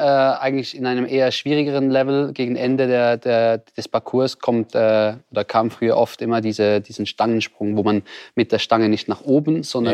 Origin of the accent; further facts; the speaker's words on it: Switzerland; Und als Schweizer noch auf der ersten Seite